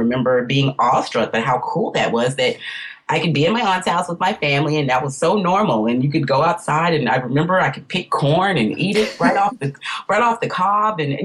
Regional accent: Virginia, United States; growing up in Virginia, having wonderful, easy access to forests and caves and hiking

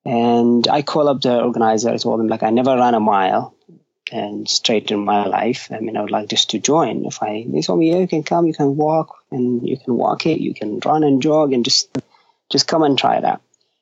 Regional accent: Jordan; I was born and raised in east of Jordan. It's about 2 hours drive from the capital, Amman. It's about the countryside out of Amman.

